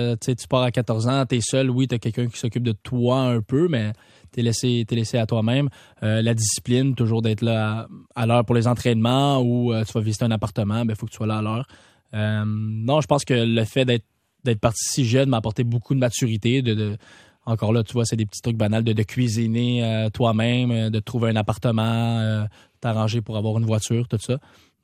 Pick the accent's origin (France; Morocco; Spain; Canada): Canada; Quebec; moi aussi, je suis Québécois, on n'en parle pas, pourquoi pas?